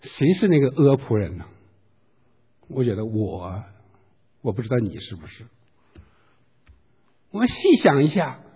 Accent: China; 我们作为中国人啊

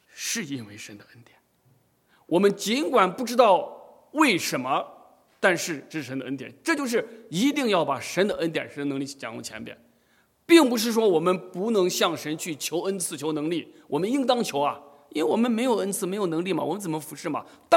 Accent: China; 我们承认我们是中国人，我们身上有中国的文化传统

